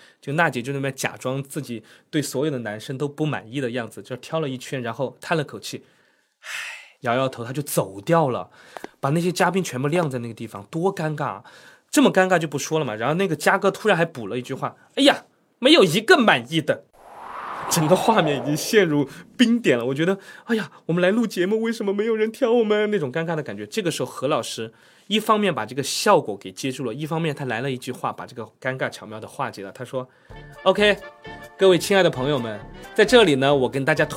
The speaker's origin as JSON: {"language": "Chinese", "region": "Sichuan", "country": "China", "said": "我来自四川"}